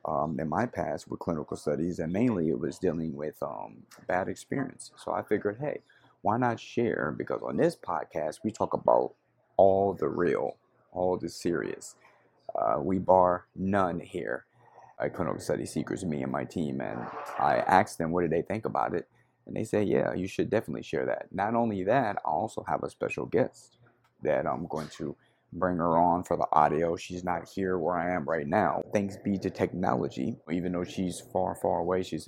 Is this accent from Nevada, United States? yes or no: yes; Las Vegas, Nevada, United States; It was Texas because I'm from Las Vegas, Nevada.